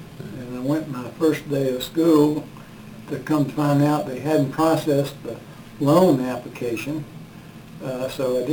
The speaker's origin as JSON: {"language": "English", "town": "Roxburgh", "region": "North Carolina", "country": "United States", "tie": "born or raised there", "said": "Well, I grew up in Roxburgh, North Carolina. I was the son of a tobacco farmer and graduated National Honors from high school."}